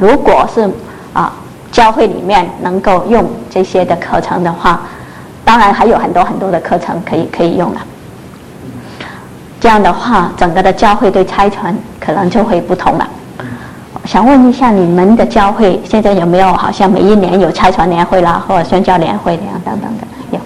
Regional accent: Macau; moved away; 因为我是从澳门出来的，澳门是很小很小的地方，所以就是说好像比较关闭的一个环境

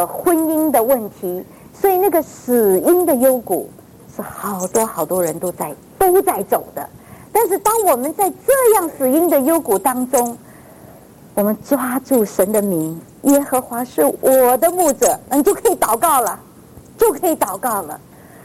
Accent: Taiwan; now in United States; 我说像我们在台湾女孩子都拿过枪了

